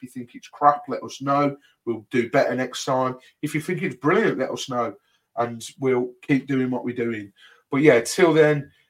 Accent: Birmingham, West Midlands, United Kingdom; because I'm from Birmingham.

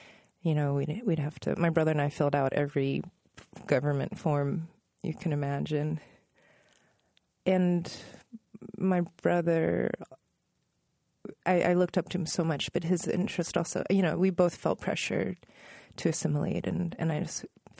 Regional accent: Virginia, United States; I was growing up in Northern Virginia, and the push at that time, the interest was in assimilation.

